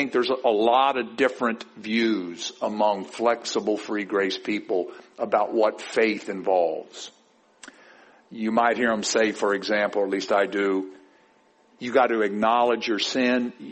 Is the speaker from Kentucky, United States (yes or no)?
yes; Kentucky, United States; I'm from Kentucky, and I'm not that smart